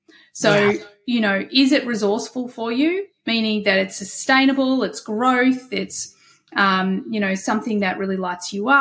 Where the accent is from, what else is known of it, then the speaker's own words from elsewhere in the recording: Australia; accent: Australian; Thank you for saying it's pretty, because I always hear my accent. I'm like, God, it's so